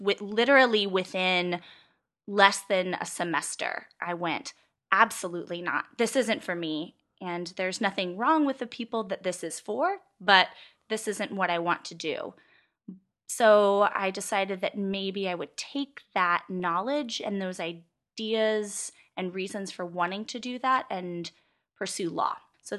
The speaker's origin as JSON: {"language": "English", "town": "San Antonio", "region": "Texas", "country": "United States", "tie": "born or raised there", "said": "I did. I grew up in San Antonio, Texas girl through and through, and was there until I went to college up in D.C."}